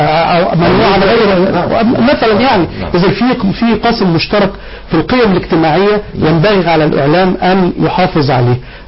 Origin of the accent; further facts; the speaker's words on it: Egypt; بلدنا مصر